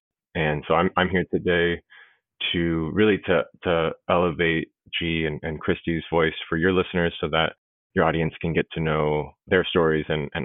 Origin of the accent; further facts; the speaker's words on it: Rosemead, California, United States; Like our other guests today on the podcast, I am from Rosemead, California, and an alumni of Rosemead High School